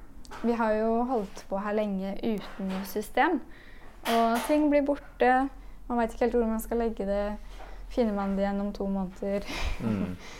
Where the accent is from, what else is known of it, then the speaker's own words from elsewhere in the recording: Spydberg, Østfold, Norway; Jeg er fra Spydberg, og jeg har aldri hørt om den skolen.